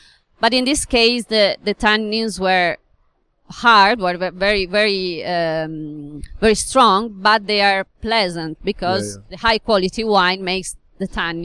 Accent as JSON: {"language": "English", "region": "Piedmont", "country": "Italy", "second_language": "English", "said": "I'm from Piedmont, and then I can say that my favorite combination is the meat with a red wine."}